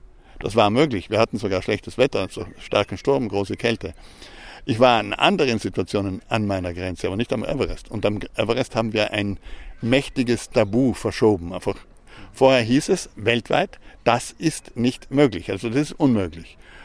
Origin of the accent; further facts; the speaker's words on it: Villnöß, Trentino-Alto Adige, Italy; in Südtirol, kommen aus dem Vilnöstal, wo ich herkomme.